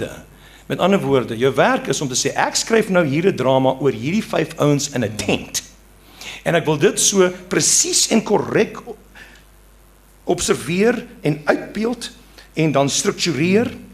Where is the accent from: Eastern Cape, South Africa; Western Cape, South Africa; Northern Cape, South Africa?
Eastern Cape, South Africa; ek kom van die Ooskaap, waar ek groot geword